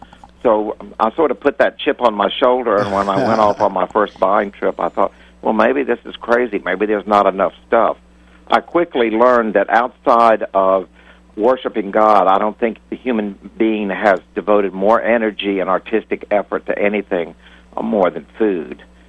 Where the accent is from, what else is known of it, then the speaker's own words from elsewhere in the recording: Ireland; Being an Irish horse trader, I don't think the French are getting ready to give me one.